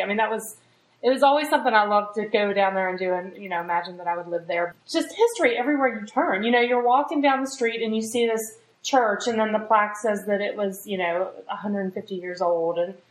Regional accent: Myrtle Beach, South Carolina, United States; I grew up in Myrtle Beach, and Charleston was our go-to, like, shopping day trip mecca kind of thing.

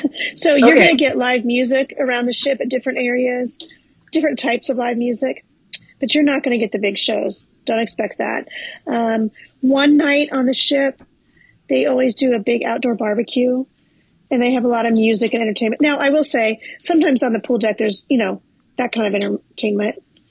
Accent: Midwest, United States; So I'm from the Midwest, and to me, barbecue is different than, so it's not like, it's a grill.

